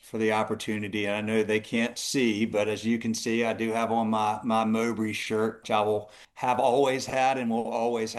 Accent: Charlotte, North Carolina, United States; Byron, I've been in Charlotte my whole life, so there's obviously a big Woodbury influence here.

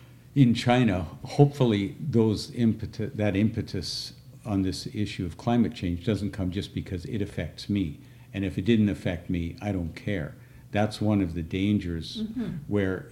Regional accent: Canada; that underlies our society as a Canadian

